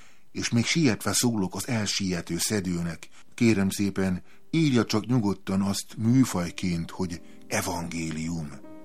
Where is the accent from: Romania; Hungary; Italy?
Hungary; egyszerűen csak azért, mert magyar vagyok, és mert a Pál utcai fiúk is magyarok.